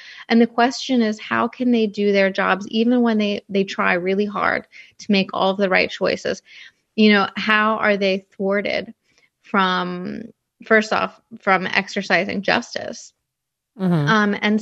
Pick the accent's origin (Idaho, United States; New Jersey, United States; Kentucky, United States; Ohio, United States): Ohio, United States; also born or lived in Missouri / California / New York City; now in Philadelphia, United States; So I don't live in my hometown anymore. My hometown has about 1,300 people. It's in Northwest Ohio. And I've lived all over the country. I've lived in Missouri and California and New York City and Philadelphia, where I live now.